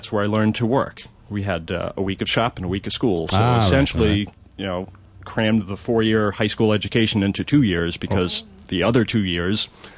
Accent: Worcester, Massachusetts, United States; Well, I'm originally from Worcester, Massachusetts.

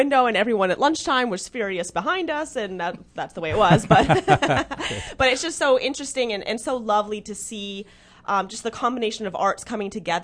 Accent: Bahamas; born there; So by birthright, I'm Canadian, and my father is American, and I was born in the Bahamas.

